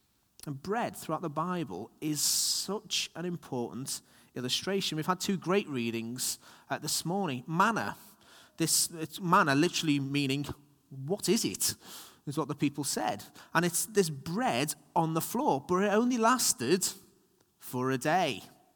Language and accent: English; United Kingdom; particularly in Britain, we're British, so we like to think we can sort out all the problems